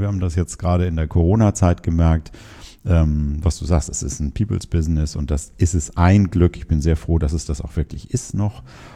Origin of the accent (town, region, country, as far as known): Hamburg, Germany